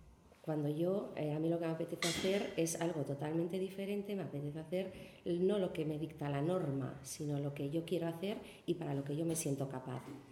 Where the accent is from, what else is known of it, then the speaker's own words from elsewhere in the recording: Eibar, Basque Country, Spain; born there; decir que nací en Eibar en los años 70, en un contexto pues, muy concreto.